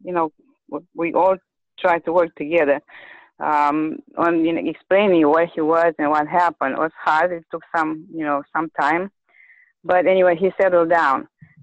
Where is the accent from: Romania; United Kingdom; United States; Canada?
Romania; I'm from Romania.